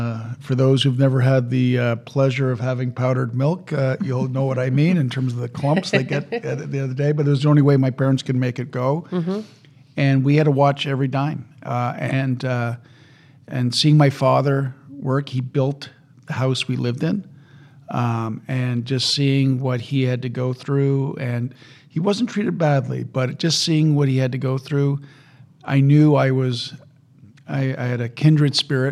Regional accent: Montreal, Quebec, Canada; So I grew up in Montreal.

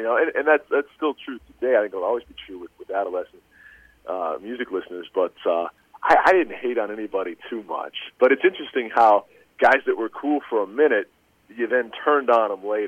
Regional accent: Topeka, Kansas, United States; I think my generation, growing up in Topeka, Kansas, in the era of … I used to love those guys

